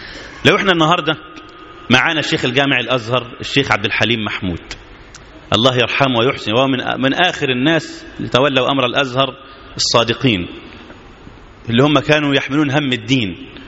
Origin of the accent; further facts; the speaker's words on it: Egypt; بتكلم انا باسم واحد مواطن، انا مصري مسلم،